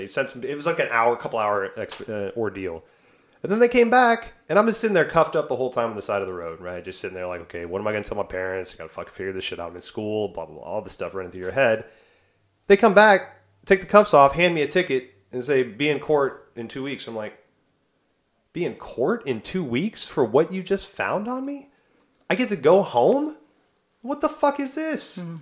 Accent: the South, United States; But I grew up in the South in the 80s and 90s, very racially charged, very ignorant, you know, homophobia, racism, all that shit, right?

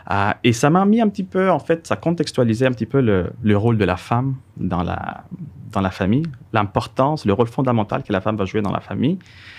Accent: Venezuela; French is a second language; now in Canada; Je suis né et j'ai grandi au Venezuela, c'est en Amérique du Sud

